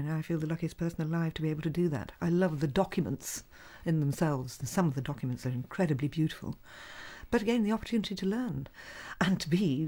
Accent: Midlands, United Kingdom; I think I was born homesick from the sea, though I come from the Midlands.

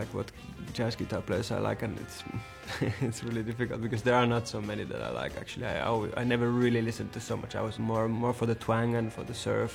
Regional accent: Helsinki, Uusimaa, Finland; English is a second language; from Helsinki, Finland.

